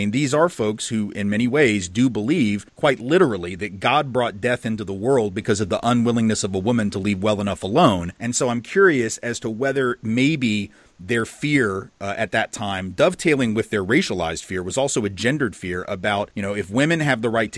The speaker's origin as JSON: {"language": "English", "town": "Nashville", "region": "Tennessee", "country": "United States", "tie": "born or raised there", "said": "ever since I was a kid growing up in Nashville. And I've always lived in the South."}